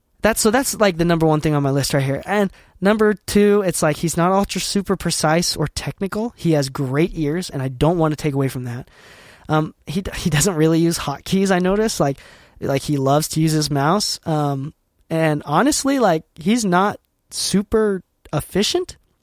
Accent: Utah, United States; so I'm from Utah, currently based in Utah. And because I am not in a big city, one of the big major music cities

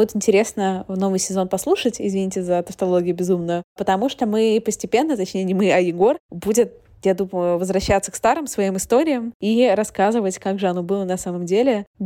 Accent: Russia; moved away; Когда я отказалась от российского гражданства, когда я уехала из России

